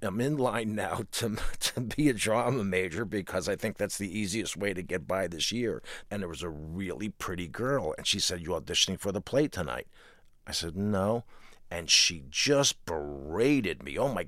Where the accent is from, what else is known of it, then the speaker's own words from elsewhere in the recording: New Jersey, United States; I'm a jock from New Jersey.